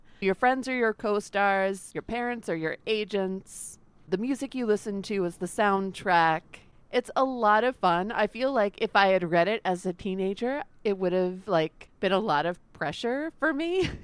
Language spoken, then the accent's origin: English; Maryland, United States; That sounds very similar to Flibbity Flop, which is where I grew up in Maryland.